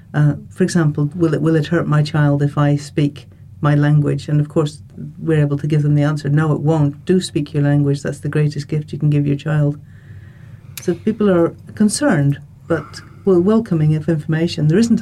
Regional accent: New Zealand; Really, growing up in New Zealand, you don't need to be worried about children's English.

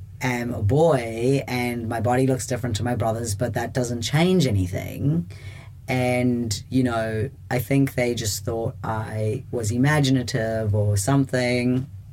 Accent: South Africa; born there; I was born in South Africa. I had an extremely Christian family and religious family

